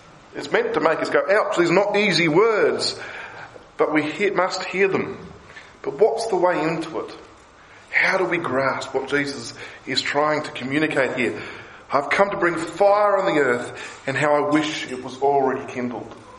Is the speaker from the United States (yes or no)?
no; Australia; moved away; they'll hear my funny accent and they'll ask where I'm from. And they'll say, are you visiting? I'll say, no, I live here. And they go, why? Why would you want to move from Australia to this place?